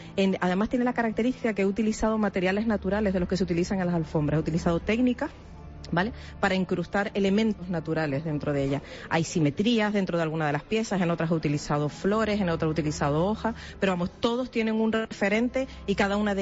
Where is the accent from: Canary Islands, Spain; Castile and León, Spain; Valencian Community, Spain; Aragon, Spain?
Canary Islands, Spain; Tenerife; Yo soy de aquí de Tenerife, entonces siempre uno acaba tirando para casa, ¿no?